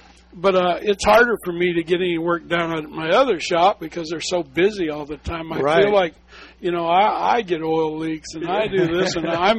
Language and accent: English; Washington, United States; When I moved here, I'm from Washington State.